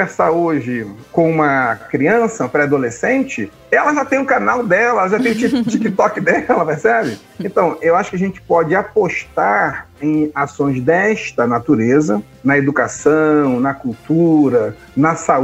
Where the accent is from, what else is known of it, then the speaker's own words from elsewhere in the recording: Rio de Janeiro, Brazil; born there; also born or lived in Mato Grosso; Eu nasci no Rio de Janeiro. Eu só fui conhecer os atrativos turísticos do Rio de Janeiro quando eu mudei para o Mato Grosso.